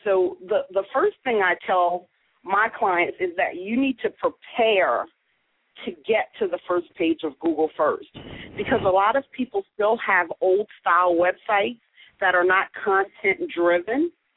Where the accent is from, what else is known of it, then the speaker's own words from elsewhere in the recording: Delaware, United States; Well, Tim, I am born and raised in Delaware